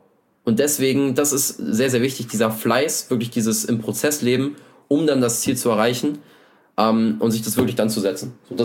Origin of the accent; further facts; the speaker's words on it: Brandenburg, Germany; ich komme aus der Nähe von Berlin